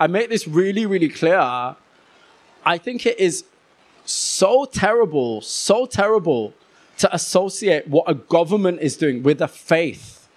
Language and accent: English; Huddersfield, Yorkshire and the Humber, United Kingdom; my hometown of Huddersfield